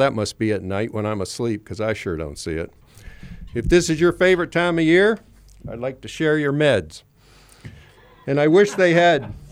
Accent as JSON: {"language": "English", "town": "Fairbanks", "region": "Alaska", "country": "United States", "tie": "born or raised there", "said": "Back in the day, before they had plug-ins for cars, as I grew up in Fairbanks"}